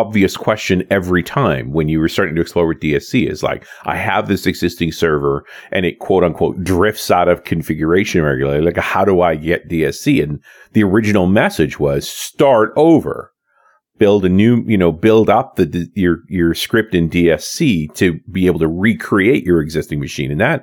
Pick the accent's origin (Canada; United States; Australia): Canada; British Columbia; I'm from British Columbia. You know, I learned some French in grade school, like as we're all required to being Canadians, but have not maintained it.